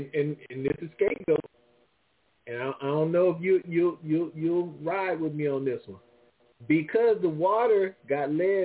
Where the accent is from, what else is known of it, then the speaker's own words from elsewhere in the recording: Michigan, United States; hey, I grew up in Michigan. I drank that water.